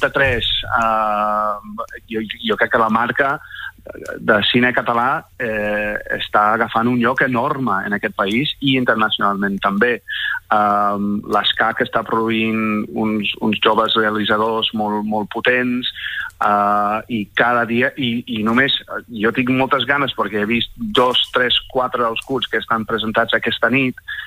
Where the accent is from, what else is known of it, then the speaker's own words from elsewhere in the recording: Buffalo, New York, United States; now in Catalonia, Spain; jo sóc americà aquí a Catalunya i tinc les meves arrels ja encara estan allà